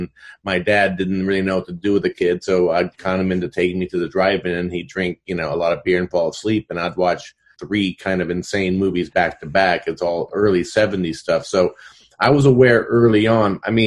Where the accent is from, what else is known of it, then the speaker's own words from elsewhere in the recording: Indiana, United States; So from, age 9 on, I grew up in Indiana.